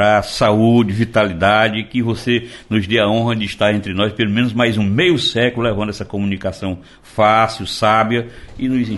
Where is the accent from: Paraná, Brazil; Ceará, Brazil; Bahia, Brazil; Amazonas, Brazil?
Ceará, Brazil; Crateús; also born or lived in Independência; eu nasci, né? Lá no sertão de Independência. Eu me criei em Crateús, que fui com 3 anos. Meus pais migraram para a cidade para dar escola para os filhos, e eu era o mais novo, fui com 3 anos